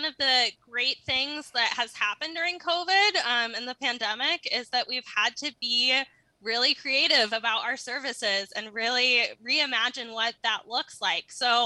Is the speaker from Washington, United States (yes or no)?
yes; Marrowstone Island, Washington, United States; Yes, I grew up Maristone Island.